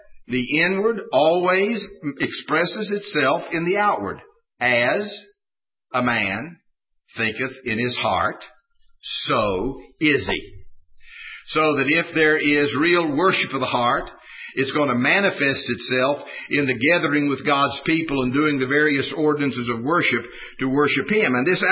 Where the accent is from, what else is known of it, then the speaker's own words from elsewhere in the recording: Fowler Mountain, West Virginia, United States; I was preaching in a church in my hometown, Fowler Mountain, West Virginia